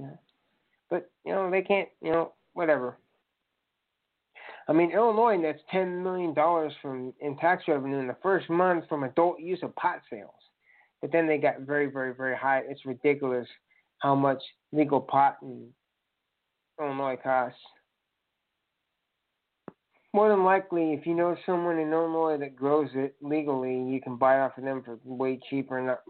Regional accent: London, United Kingdom; moved away; I would say driver's side because I'm from London, but, you know, now I'm here

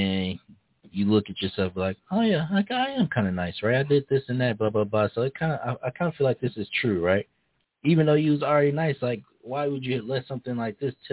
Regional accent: the South, United States; I'm from the South, y'all.

